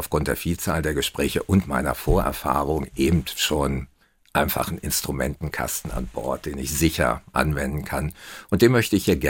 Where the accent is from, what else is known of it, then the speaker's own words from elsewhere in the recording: Hanover, Lower Saxony, Germany; Ja, auch in Hannover. Stadtpflanze sozusagen.